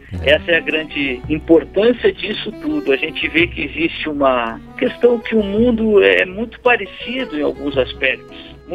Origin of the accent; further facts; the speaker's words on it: Alegrete, Rio Grande do Sul, Brazil; now in Porto Alegre, Brazil; Eu vim de Alegretes para Porto Alegre